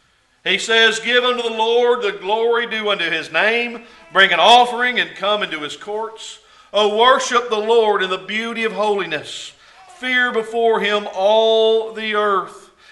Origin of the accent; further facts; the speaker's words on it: Texas, United States; have you ever been out in western Kansas or northwest Texas, where I grew up in North Texas, and looked out and the plains are all out there before you?